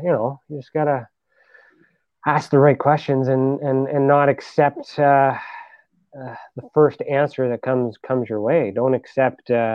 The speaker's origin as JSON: {"language": "English", "country": "Canada", "said": "No, it's all good. We're Canadian."}